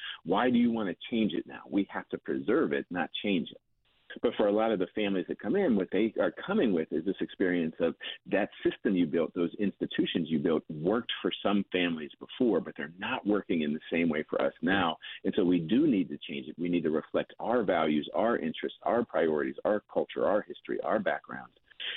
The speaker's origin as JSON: {"language": "English", "town": "Penn Hills", "region": "Pennsylvania", "country": "United States", "tie": "born or raised there", "said": "And so when I went back to Penn Hills, my hometown"}